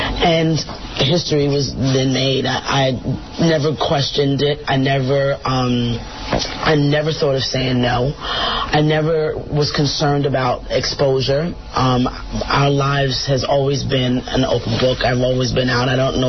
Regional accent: New York, United States; I'm a New Yorker, and I'm going down as such.

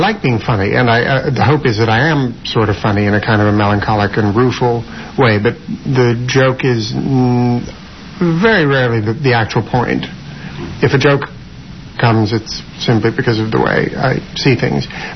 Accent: Canada; now in New York, United States; the fact that I'm Jewish is the filter through which I see everything. The fact that I live in New York is the filter through which I see everything. The fact that I was born and raised in Canada.

